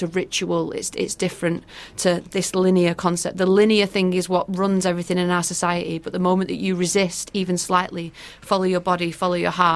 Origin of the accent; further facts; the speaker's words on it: England, United Kingdom; I'm super good at it in England because I'm English